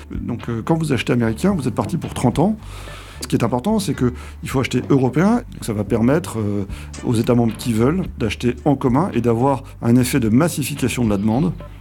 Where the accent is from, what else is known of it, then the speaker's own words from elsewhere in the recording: Occitanie, France; On est très organisés, d'ailleurs, les Tarnais. On organise des déjeuners de Tarnais des institutions européennes.